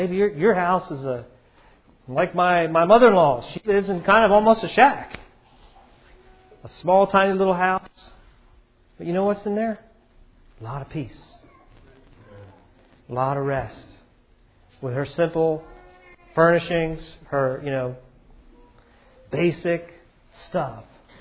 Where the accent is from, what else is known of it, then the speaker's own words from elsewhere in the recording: United States; I'm an American. I want to do everything. I want to experience every good thing.